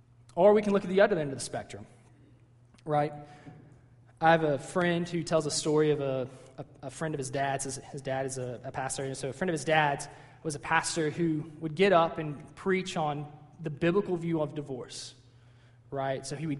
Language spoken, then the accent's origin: English; Texas, United States; born there; My dad's from Texas. I was born in Texas. That's just what I am.